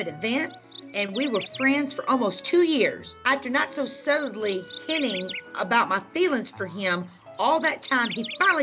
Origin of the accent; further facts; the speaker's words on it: Illinois, United States; chatted, and discovered we're both originally from Illinois.